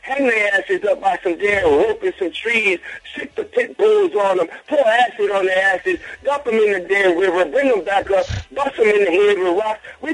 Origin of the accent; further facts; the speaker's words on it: New Jersey, United States; I'm in New Jersey right now, my hometown, black.